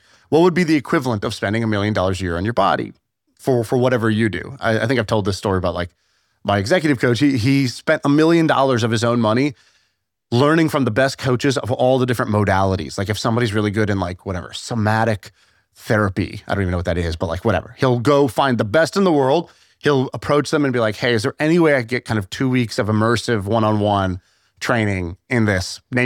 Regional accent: Houston, Texas, United States; Like I grew up in Houston. Houston has no brand.

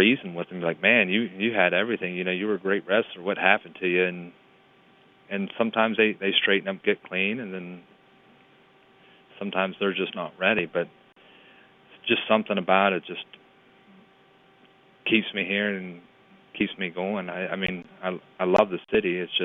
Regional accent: East Liverpool, Ohio, United States; I'm passionate about my hometown and take pride in it.

